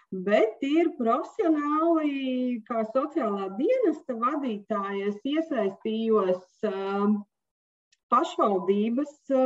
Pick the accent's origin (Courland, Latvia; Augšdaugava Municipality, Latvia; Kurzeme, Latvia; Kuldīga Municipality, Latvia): Kuldīga Municipality, Latvia; Skrunda; un es esmu no Skrundas